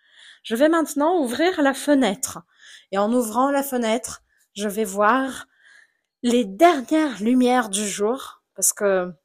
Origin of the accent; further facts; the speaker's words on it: São Paulo, Brazil; ça fera une semaine que je serai de retour chez moi à São Paulo